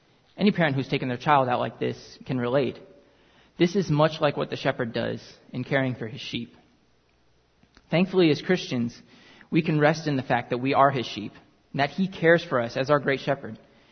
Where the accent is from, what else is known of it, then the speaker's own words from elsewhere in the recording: Uganda; In fact, growing up in Uganda, my family had an African gray parrot.